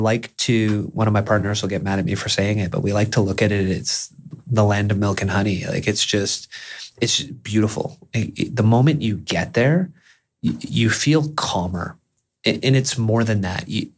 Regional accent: Mission, British Columbia, Canada; So I grew up in Mission, which, you know, so we could probably arguably. Relate.

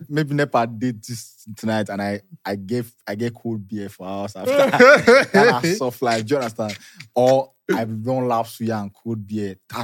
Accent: Nigeria; As a Nigerian, you know that's proper luxury.

